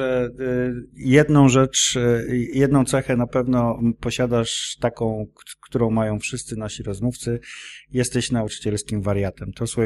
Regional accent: Pomeranian Voivodeship, Poland; Nie, ja jestem człowiekiem z Żuław i dla mnie wszystko, co jest poza, za Warszawą jest daleko.

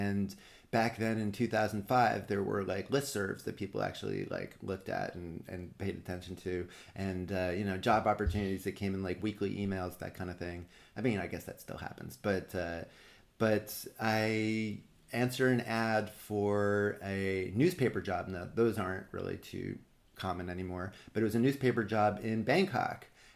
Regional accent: Brooklyn, New York, United States; now in Washington, D.C., United States; No, I'm actually originally from where you are right now. I grew up in Brooklyn Heights. And I'm a New Yorker. I'm a proud New Yorker. Even though I'm in D.C., I still am a New Yorker

